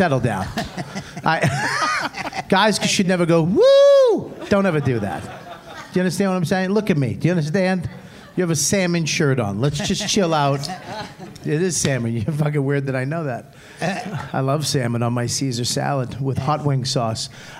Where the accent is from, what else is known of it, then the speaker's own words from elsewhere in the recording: Boston, Massachusetts, United States; You guys know I'm from Boston.